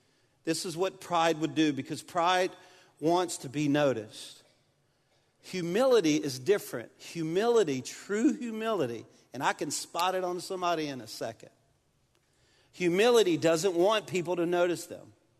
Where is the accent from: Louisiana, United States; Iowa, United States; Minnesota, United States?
Louisiana, United States; and I'm a Cajun, and don't betray me.